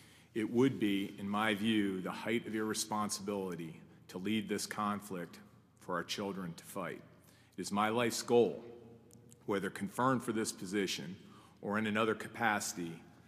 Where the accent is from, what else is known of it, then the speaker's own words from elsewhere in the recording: Iowa, United States; am now a citizen of the Commonwealth, but when people ask me where I'm from, I proudly say that I'm from Iowa.